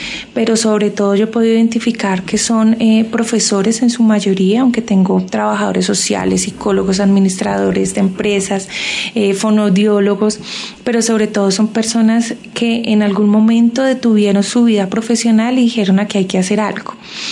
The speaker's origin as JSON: {"language": "Spanish", "country": "Colombia", "said": "como profes colombianos."}